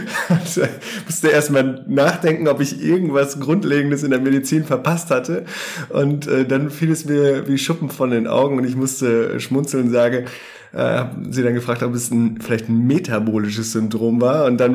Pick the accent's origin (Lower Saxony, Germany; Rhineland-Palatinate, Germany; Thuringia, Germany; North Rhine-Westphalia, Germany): North Rhine-Westphalia, Germany; now in Hamburg, Germany; Hallo auch von meiner Seite und lieben Gruß an meine Heimat, das schöne Münsterland.